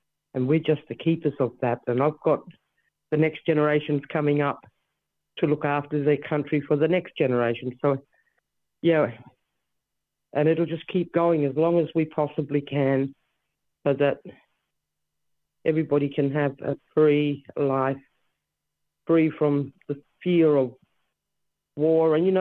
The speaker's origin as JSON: {"language": "English", "town": "Ceduna", "region": "South Australia", "country": "Australia", "said": "I come from Ceduna on the far west coast of South Australia. I'm a Gugudha elder"}